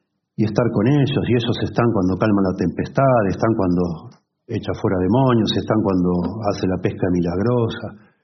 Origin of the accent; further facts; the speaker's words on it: Argentina; Imagínense, más que la historia, nuestra historia como argentinos.